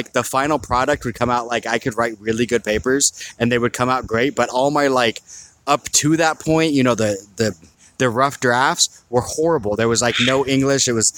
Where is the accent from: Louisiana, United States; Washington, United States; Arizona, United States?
Washington, United States; Maple Valley; So, in high school, I grew up out in Maple Valley. There was nothing to do but get high and have sex.